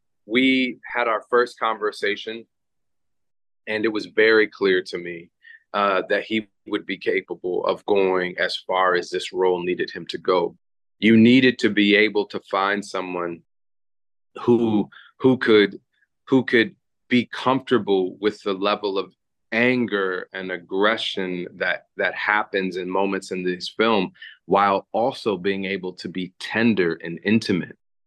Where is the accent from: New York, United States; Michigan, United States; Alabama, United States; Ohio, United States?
Michigan, United States; It was filmed in New Jersey, but I grew up in Michigan.